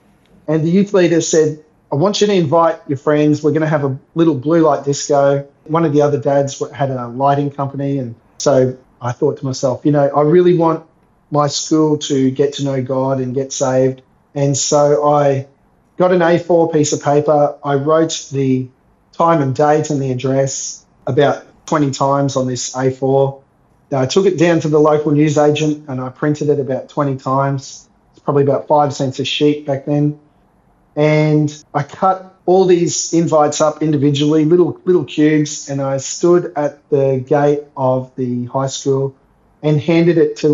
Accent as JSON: {"language": "English", "town": "Brisbane", "region": "Queensland", "country": "Australia", "tie": "born or raised there", "said": "Then most of my childhood was Nudgee Beach, which is a really cool place to grow up, like a small country town in the city with a beach, mangroves, and always been a Northsider."}